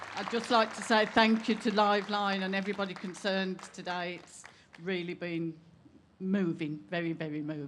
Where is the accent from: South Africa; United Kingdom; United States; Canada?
United Kingdom; England; I'm over here from England